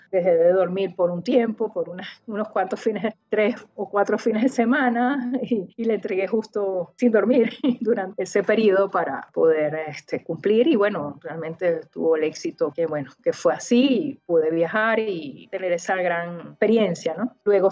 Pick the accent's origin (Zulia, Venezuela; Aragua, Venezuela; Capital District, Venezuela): Capital District, Venezuela; Caracas; termino con esa imagen o estampa de mi ciudad natal, que sería Caracas.